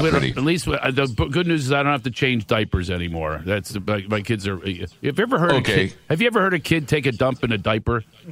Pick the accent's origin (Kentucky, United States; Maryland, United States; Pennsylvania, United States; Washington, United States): Pennsylvania, United States; Philadelphia; I just want to tell you, I'm from Philadelphia in a corner cracking homeless.